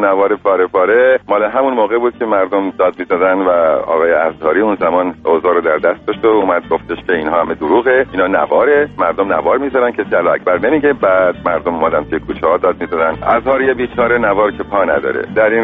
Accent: Abadan, Khuzestan, Iran; born there; ببینید، من متولد آبادان هستم و آبادان شهری بود که به خاطر پالایشگاه از تمام ایران به خاطر کار میومدن اونجا

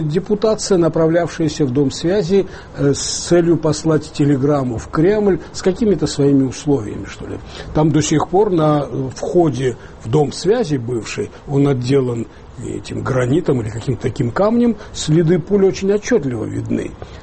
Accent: Tbilisi, Georgia; как старый тбилисец, я это хорошо помню

